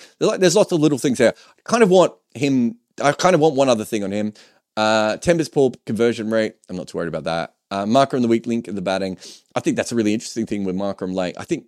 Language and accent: English; India; As an Indian, it breaks my heart seeing Indian player versus Indian player wars.